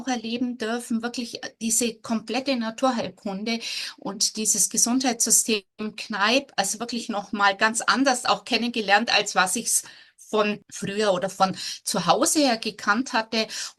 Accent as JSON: {"language": "German", "town": "Bad Grönenbach", "region": "Bavaria", "country": "Germany", "said": "Ich komme hier aus dem Unterallgäu, eben aus Bad Grönenbach"}